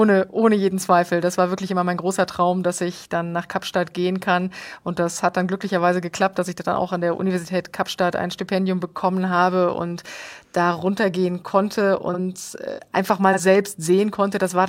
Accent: East Germany, Germany; ich bin in der DDR aufgewachsen

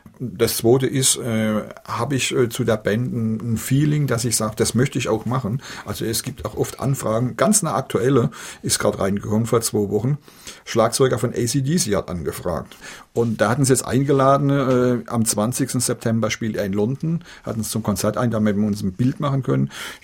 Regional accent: Edenkoben, Rhineland-Palatinate, Germany; born there; In der Pfalz, genau.

